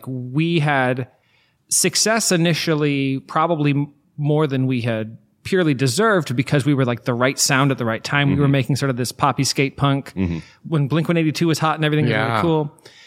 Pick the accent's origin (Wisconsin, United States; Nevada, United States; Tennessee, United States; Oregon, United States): Nevada, United States; Reno; I'm a Reno, Nevada guy.